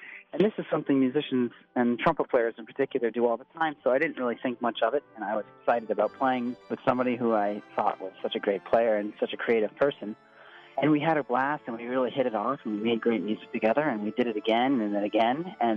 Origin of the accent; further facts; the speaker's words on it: Staten Island, New York, United States; I grew up in New York City, and I heard them in my hometown in Staten Island, New York